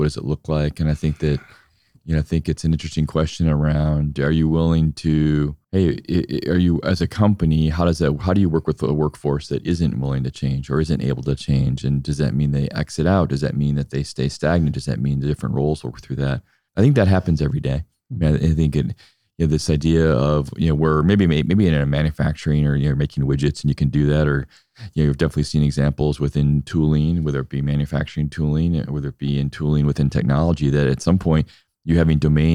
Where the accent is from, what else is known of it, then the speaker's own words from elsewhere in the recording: Midwest, United States; Like, I'm thinking about, as much as a Midwesterner can, what early Silicon Valley looked like